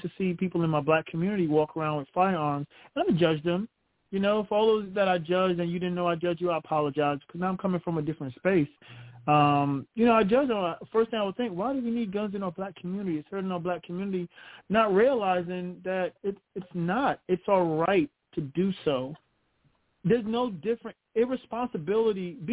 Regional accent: Brooklyn, New York, United States; moved away; You know, I'm from New York, Brooklyn, and remember I shared this story so much times that when I first moved out to Virginia

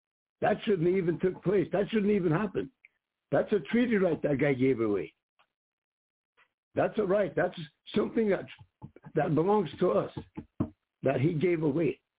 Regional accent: United States; I'm not American, me. I'm a Lakota, and I'm a die Lakota, like I always say.

